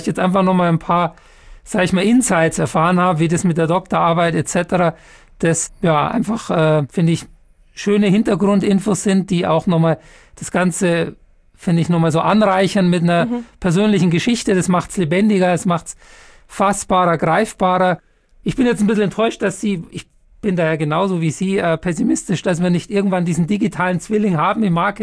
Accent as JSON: {"language": "German", "town": "Munich", "region": "Bavaria", "country": "Germany", "tie": "born or raised there", "said": "viele, viele liebe Grüße nach München in meine Heimatstadt."}